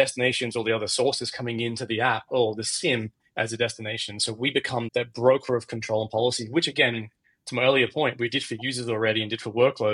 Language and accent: English; Australia; I'm Australian